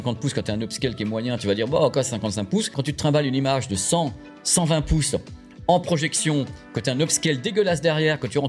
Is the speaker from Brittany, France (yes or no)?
no; Normandy, France; Moi, je suis normand, on a des grandes salles aussi